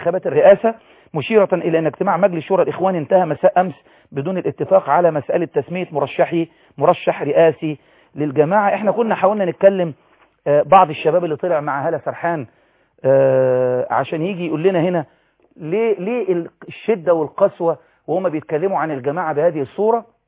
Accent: Egypt; احنا كشعب مصري

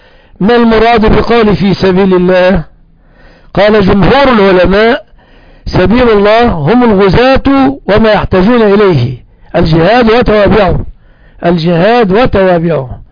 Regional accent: Egypt; عندنا في مصر

